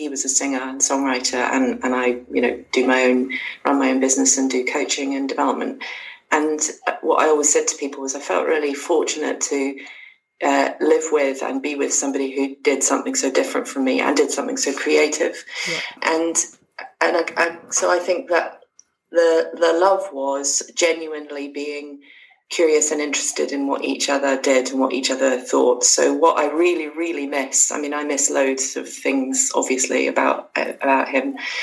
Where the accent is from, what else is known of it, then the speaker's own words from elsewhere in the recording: Oxford, South East England, United Kingdom; now in Scotland, United Kingdom; I've now lived here longer than the place I come from. So I come from Oxford and was born and brought up in Oxford.